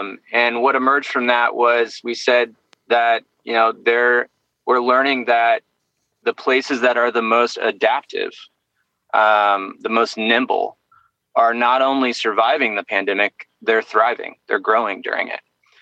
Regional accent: Missouri, United States; I was just recently in my hometown in southern Missouri

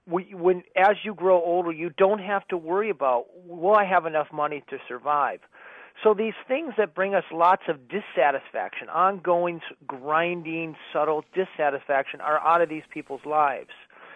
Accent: Minnesota, United States; I'm from Minnesota, we essentially live on the same prairie, the sort of Midwestern attitude

